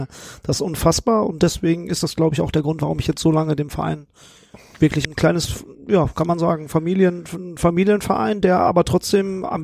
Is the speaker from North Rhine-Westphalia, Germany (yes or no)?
yes; Oer-Erkenschwick, North Rhine-Westphalia, Germany; weil ich komme ja auch aus Erkenschwick.